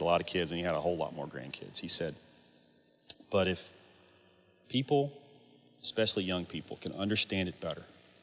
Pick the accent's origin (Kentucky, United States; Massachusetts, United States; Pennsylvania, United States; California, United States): Kentucky, United States; When I was a kid growing up in Kentucky, I'm from a town of about 500 people. We have a traffic light.